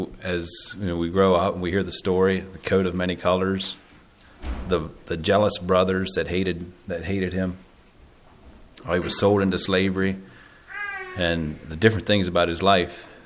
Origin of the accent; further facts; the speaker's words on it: Belleville, Pennsylvania, United States; I'm from Belleville, Pennsylvania, central Pennsylvania.